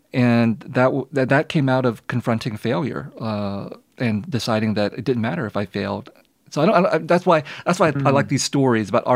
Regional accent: San Jose, California, United States; I grew up in San Jose. My parents were refugee shopkeepers. They opened perhaps the second Vietnamese grocery store in San Jose.

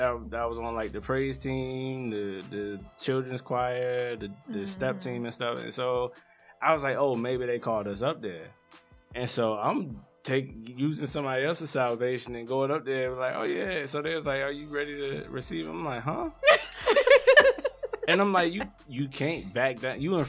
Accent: Newark, New Jersey, United States; also born or lived in Virginia; So, I was born in Newark, New Jersey, the Brick City, as most call it. I was raised by a single mother and another sibling, my sister. We kind of moved back and forth on my life from Virginia to Jersey.

